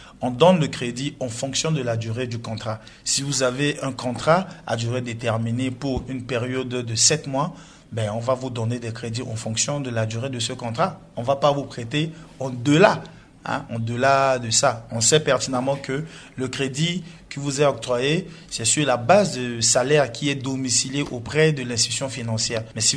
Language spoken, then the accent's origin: French; Central African Republic; chez nous, en République centrafricaine